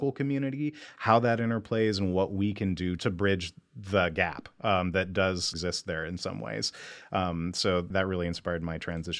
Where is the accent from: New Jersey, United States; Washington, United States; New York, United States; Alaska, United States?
New York, United States; Dryden; I grew up in Dryden, which is a town very close to Ithaca, New York.